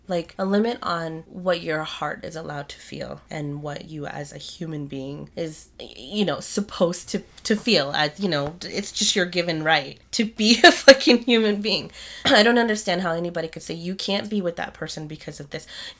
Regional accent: United States; While I am an American, I was born here, I was raised here. My bloodline goes way back to Cambodia.

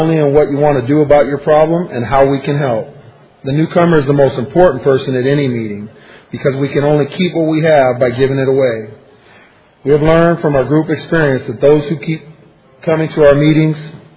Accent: Fresno, California, United States; Morning, family. … from Fresno, California. Addict from Fresno.

